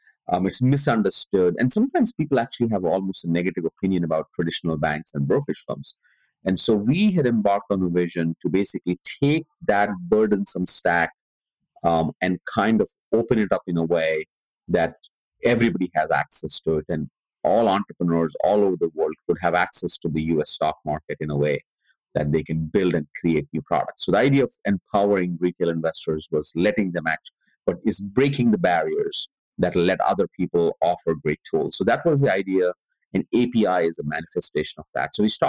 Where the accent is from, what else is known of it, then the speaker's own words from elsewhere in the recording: India; I was born and brought up in India.